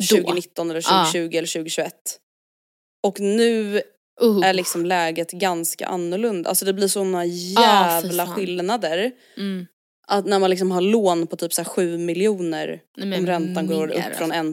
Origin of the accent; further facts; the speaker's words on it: Stockholm, Stockholm County, Sweden; Alltså jag tänker typ så här, vi är uppvuxna i Stockholm.